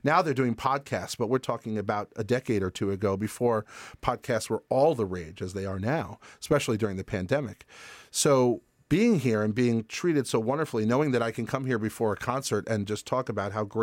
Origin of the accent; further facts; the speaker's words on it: New York, United States; it was the fact that in the years I grew up in New York, this is not something that you saw as often.